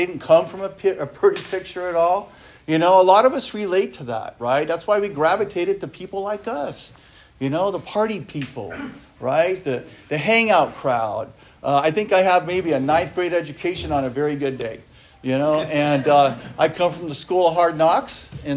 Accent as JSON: {"language": "English", "town": "Guadalupe", "region": "California", "country": "United States", "tie": "born or raised there", "said": "I grew up in Guadalupe, California."}